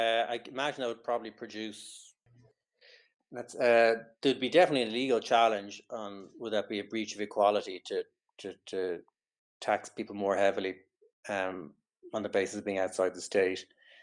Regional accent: Ireland; why should I, as an Irish person living outside Ireland, be able to use the facilities

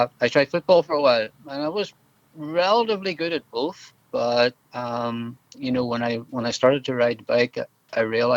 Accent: Ulster, Ireland; also born or lived in Dublin / Northern Ireland; So, I was born in Dublin. I grew up as a young person in Donegal, actually. But because we live so close to the border, my life really has been spent in Northern Ireland.

